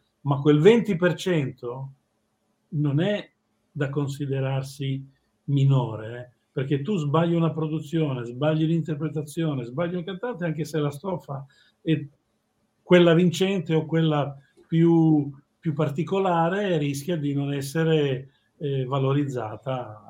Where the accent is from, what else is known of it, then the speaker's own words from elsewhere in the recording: Liguria, Italy; per tutti noi che siamo cresciuti in Liguria e in qualche maniera ci sentiamo schivi, ma al tempo stesso anche fieri, no? di essere cresciuti in questa